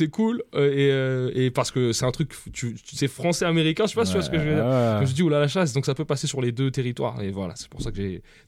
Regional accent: Paris, Île-de-France, France; Je dis, bah, je viens de Paris.

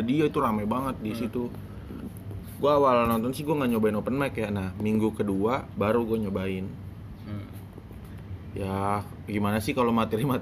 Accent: Jakarta, Indonesia; born there; Sukunya suku Lampung lah. Gue gak tau banget sih tentang Lampung, soalnya gue lahir di Jakarta sih.

